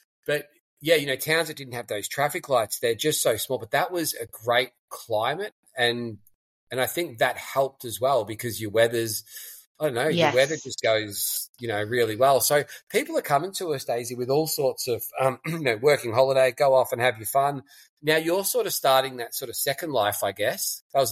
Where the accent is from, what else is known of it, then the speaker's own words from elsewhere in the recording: England, United Kingdom; I'm English, why don't I need to do an English test?